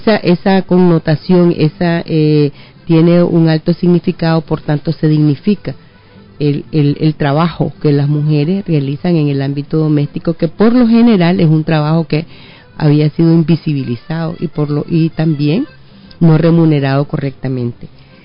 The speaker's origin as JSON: {"language": "Spanish", "country": "Nicaragua", "said": "Lógicamente en nuestro país, como Nicaragua, somos miembros también de la Organización de las Naciones Unidas, hemos venido conmemorando esta fecha."}